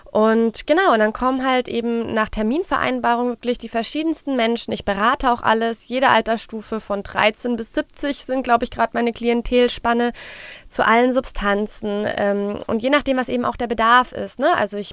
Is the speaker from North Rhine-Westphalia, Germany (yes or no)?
no; Frankfurt, Hesse, Germany; Ich komme aus Frankfurt